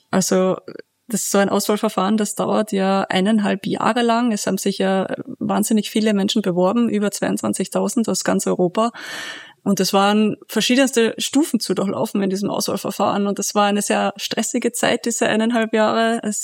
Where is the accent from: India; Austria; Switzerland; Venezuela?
Austria; ich komme aus Österreich